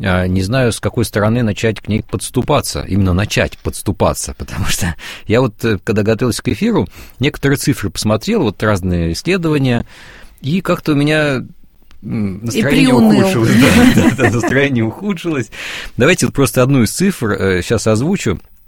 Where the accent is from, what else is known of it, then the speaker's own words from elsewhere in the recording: Bryansk, Bryansk Oblast, Russia; now in Moscow, Russia; Я вот по городу Брянску могу сказать, что это мой родной город